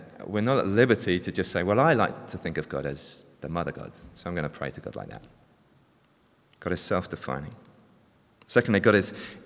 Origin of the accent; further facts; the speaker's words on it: England, United Kingdom; now in Australia; I'm an English immigrant to Australia, so I'm reserved and proud and deeply suspicious of authority.